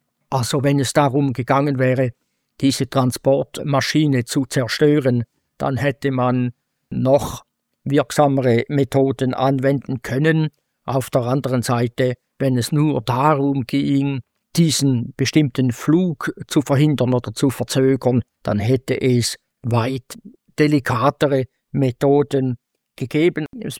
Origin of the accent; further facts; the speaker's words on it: Switzerland; In politischen Kreisen, auch bei uns in der Schweiz im Moment, das ist auch ein gewisser Abwehrreflex jetzt entstanden